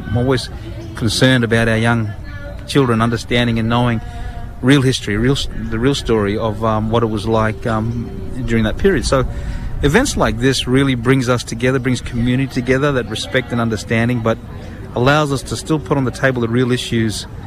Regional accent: Cairns, Queensland, Australia; Western Language Groups of the Torres Straits. … up there in Doolas. But born on Gimui Dinji country in Cairns, North Queensland. Most of my upbringing there. But recently relocated down to Canberra, Ngunnawal country.

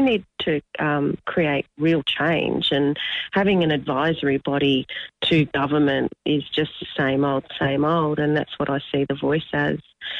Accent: Victoria, Australia; I come from Gippsland, where our kids just didn't participate in sport at the local level

